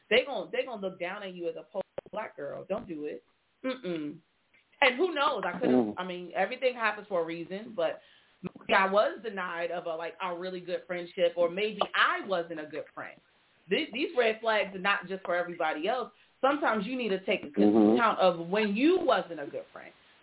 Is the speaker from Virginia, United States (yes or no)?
yes; Arlington, Virginia, United States; when I grew up in Arlington, it was, there were Black folks, but it was economically different, right?